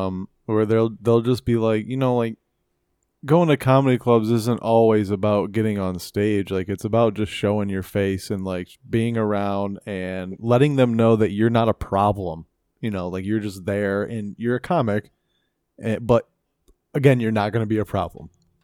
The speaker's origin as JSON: {"language": "English", "region": "California", "country": "United States", "said": "I'm from California."}